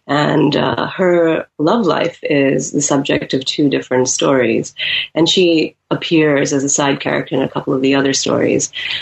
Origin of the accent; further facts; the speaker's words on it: Nigeria; they had loved my stories from growing up in Nigeria.